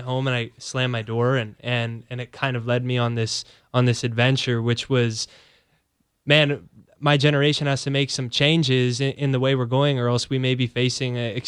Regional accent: Encinitas, California, United States; Well, I was born in La Jolla, but just at the hospital. Grew up in Encinitas.

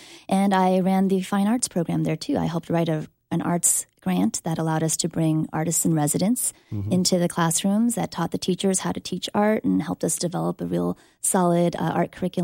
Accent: Cypress, California, United States; born or raised there

